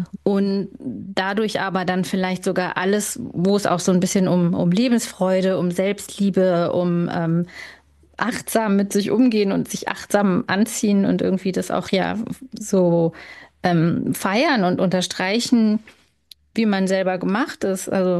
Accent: Berlin, Germany; als Berlinerin

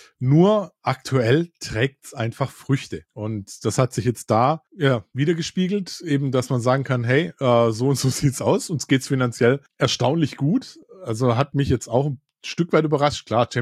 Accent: Stuttgart, Baden-Württemberg, Germany; Und so ein typischer Inside-Joke bei uns in Stuttgart ist dann

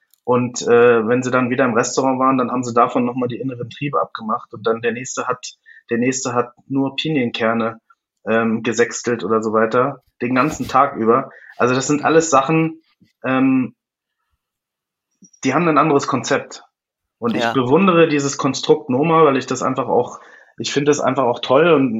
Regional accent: Lower Saxony, Germany; born there; now in Munich, Germany; ich komme gebürtig aus Niedersachsen, deswegen kenne ich natürlich die Region.

